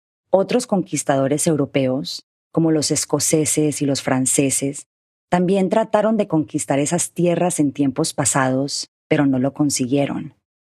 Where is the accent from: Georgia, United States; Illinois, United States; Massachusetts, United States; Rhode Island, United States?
Georgia, United States; Atlanta; born there; yo, que nací en Atlanta, Estados Unidos, hija de padres colombianos. Por eso hablábamos en inglés.